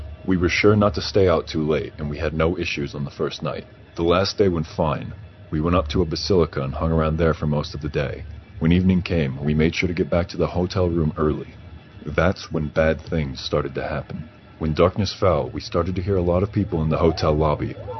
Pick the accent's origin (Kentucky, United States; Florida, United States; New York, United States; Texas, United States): Texas, United States; I grew up in rural Texas with about 1,000 people in my hometown.